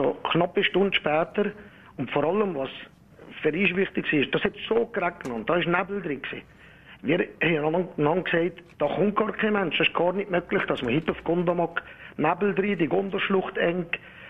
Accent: Switzerland; wir sind aus der Schweiz

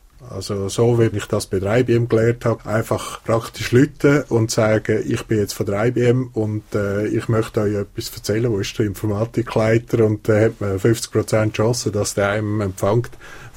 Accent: Switzerland; wir als Schweizer

